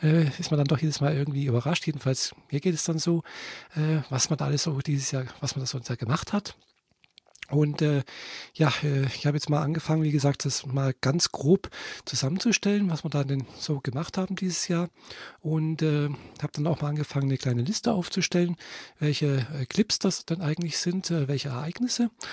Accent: Friedrichshafen, Baden-Württemberg, Germany; ich komme nicht aus Leipzig, nein, ich bin in Friedrichshafen geboren und aufgewachsen. Aber meine Mutter kommt aus Leipzig, ich habe ja Verwandtschaft in Leipzig.

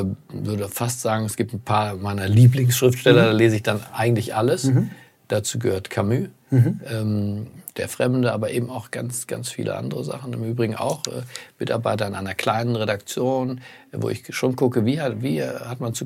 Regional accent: Berlin, Germany; born there; In Berlin, in meinem Geburtsort

